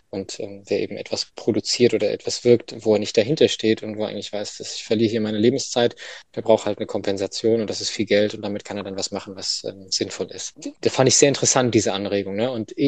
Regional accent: Heidelberg, Baden-Württemberg, Germany; also born or lived in Göttingen; ich bin in zwei Kulturen, also ich bin in Göttingen geboren und in Heidelberg aufgewachsen und habe einen deutschen Nachnamen, den kann in Spanien keiner aussprechen.

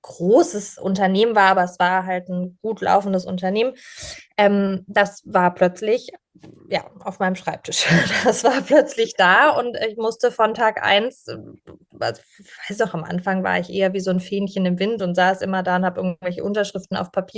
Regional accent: Pforzheim, Baden-Württemberg, Germany; meine Familie hat in Pforzheim, also der Goldstadt Deutschlands, einen Schmuckbetrieb gehabt, und da bin ich eben reingeboren worden

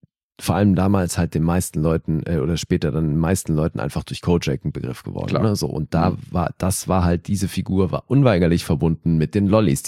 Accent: Bern, Switzerland; wir haben in meiner Heimat gedreht, literally. Ne? Also wir sind hier im Kanton Bern

